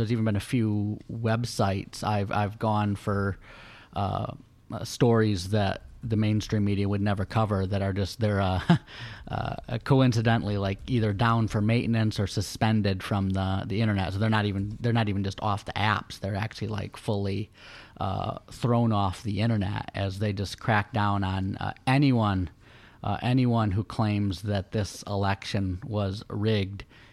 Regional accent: United States; that's kind of humbling as an American

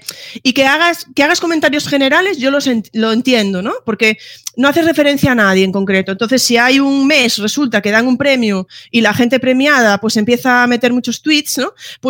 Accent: Galicia, Spain; y yo ahí soy muy gallega y digo, depende, ¿sabes?

